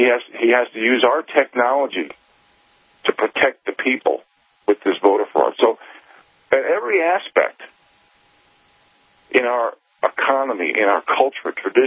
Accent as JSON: {"language": "English", "country": "United States", "said": "This is why we always have to speak up. Being an American at this time in history is not a spectator sport."}